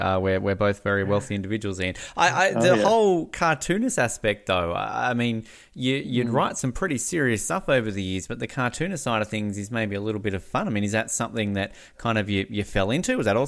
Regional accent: Australia; as one Aussie to another, g'day.

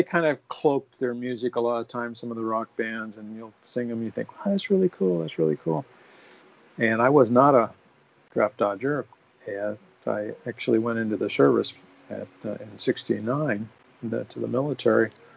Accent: Phoenix, Arizona, United States; And I grew up in Phoenix, Arizona.

